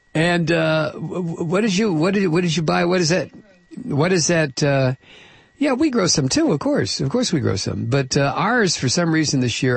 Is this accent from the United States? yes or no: yes; Midwest, United States; When I was a kid growing up, you know, we had A&P. I grew up in the Midwest.